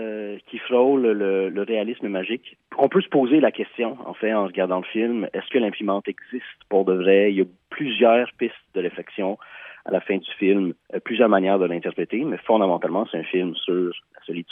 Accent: Aylmer, Quebec, Canada; now in Hull, Canada; moi et Jean-Philippe, les deux, on est d'Elmer. Les deux, on est en ce moment, j'habite à Hull

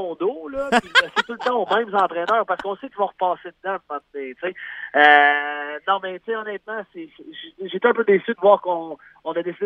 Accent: Quebec, Canada; va nous rendre très, très fiers en tant que Québécois

